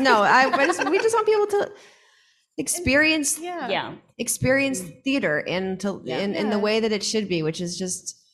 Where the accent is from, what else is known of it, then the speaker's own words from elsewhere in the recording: New York, United States; Like my hometown of New York can sometimes be.